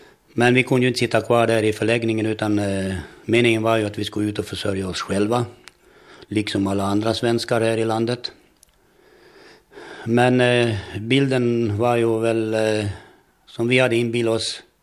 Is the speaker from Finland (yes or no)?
no; Gammalsvenskby, Kherson Oblast, Ukraine; now in Sweden; det var ju naturligtvis en stor uppståndelse i en by som gammal svenskby. Att vi var svenskar och inte hörde hemma i Ryssland, det visste vi väl om allihopa.